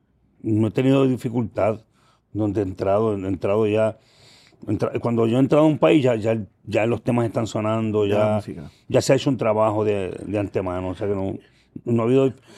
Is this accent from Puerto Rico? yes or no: yes; Puerto Rico; los boricuas estamos rompiendo en todos lados, siempre.